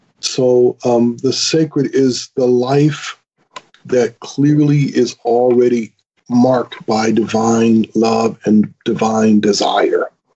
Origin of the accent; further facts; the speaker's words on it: Michigan, United States; And so, you know, when I grew up in Michigan with these folks whose memories and whose minds were all encircled by the dirt